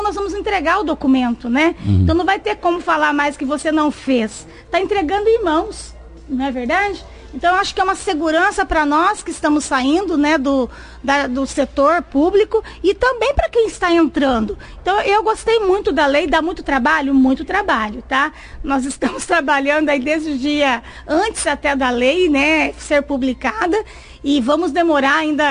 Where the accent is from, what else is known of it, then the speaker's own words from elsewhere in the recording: Brazil; nós somos brasileiros, deixamos tudo para a última hora, né? O Brasil é assim, né?